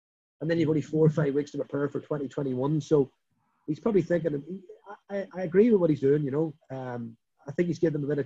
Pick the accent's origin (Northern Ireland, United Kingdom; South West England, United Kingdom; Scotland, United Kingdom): Northern Ireland, United Kingdom; Newry; we stopped in Newry, ironically, my hometown, and we had our meal in the canal court.